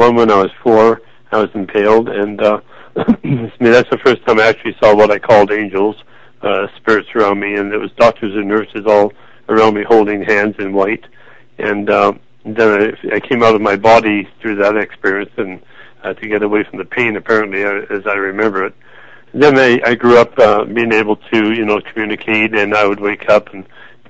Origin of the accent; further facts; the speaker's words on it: British Columbia, Canada; now in United States; I'm in California, but I'm actually Canadian, and I'm from Vancouver Island, so we're family.